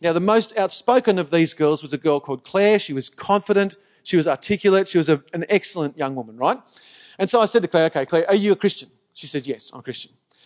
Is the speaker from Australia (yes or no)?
yes; Blue Mountains, New South Wales, Australia; So for us, when we were growing up in the Blue Mountains, we all got our licenses and we all thought to ourselves, we can drive like Peter Brock.